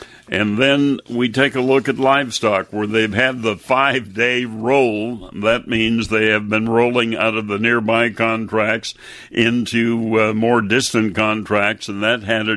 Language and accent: English; Wisconsin, United States; partly because it started in my home state of Wisconsin.